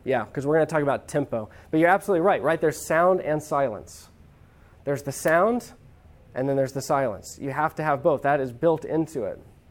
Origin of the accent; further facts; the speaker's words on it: United States; I can take a day off from work, not because I'm an American and because, hey, I get a weekend.